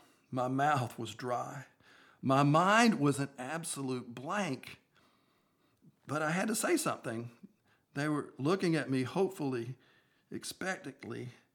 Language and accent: English; Laurel Hill, North Carolina, United States; Nothing in my life growing up in Laurel Hill, North Carolina, thinking I would be a businessman, had prepared me for this